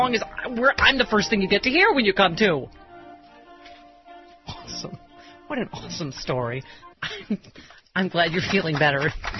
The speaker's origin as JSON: {"language": "English", "town": "San Diego", "region": "California", "country": "United States", "said": "from San Diego, the official bad parent of dump truck boy Brennan."}